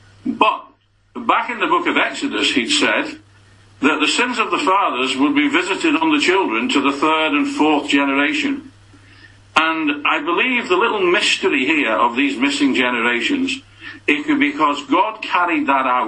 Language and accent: English; North West England, United Kingdom; accent: Liverpudlian; I'm probably, with my Liverpoolian accent, about to badly mispronounce